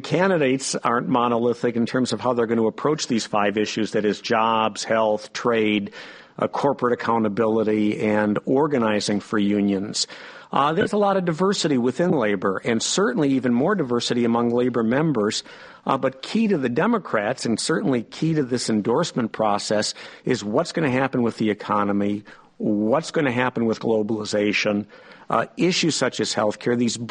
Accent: Michigan, United States; I'm from Michigan. I remember hunting season, and I know how important these issues are to union members.

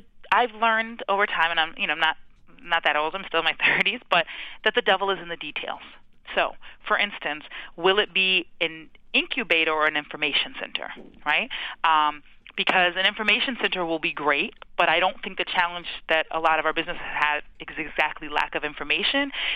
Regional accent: Massachusetts, United States; now I live in the Savin Hill neighborhood. I grew up in Grove Hall, and now I live in Savin Hill, right, that area.

